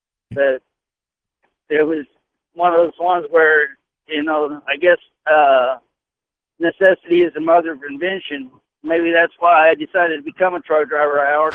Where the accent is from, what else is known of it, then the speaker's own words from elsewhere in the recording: Barry, Illinois, United States; I grew up in Illinois and graduated in a little town called Barry.